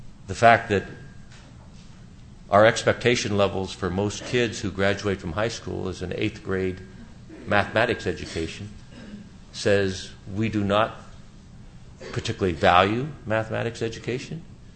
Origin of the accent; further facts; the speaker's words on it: Phoenix, Arizona, United States; you know, I'm reminded in my hometown, which is the Phoenix area, I recently went to a middle school, which is called Basis.